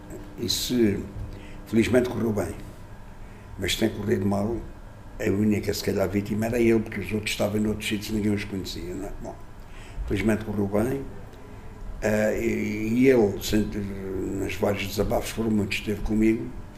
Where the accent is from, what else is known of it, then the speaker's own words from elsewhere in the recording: Castelo de Vide, Portalegre, Portugal; born there; nasci em Castelo de Vide, em 1947. Fiquei órfão de mãe quando nasci